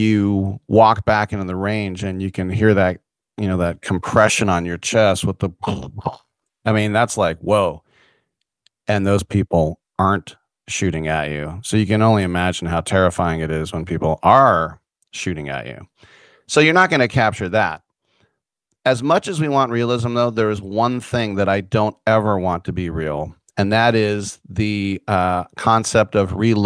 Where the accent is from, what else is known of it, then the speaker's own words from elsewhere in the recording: California, United States; being a Californian, we can't fire full auto at gun ranges here.